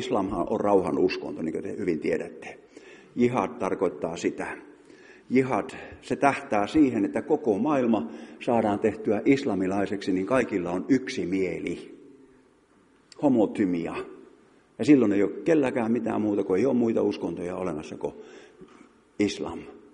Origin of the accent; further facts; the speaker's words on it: Kälviä, Central Ostrobothnia, Finland; Hän oli Kälviältä kotoisin, niin kuin minäkin olen syntyperäinen kälviäläinen.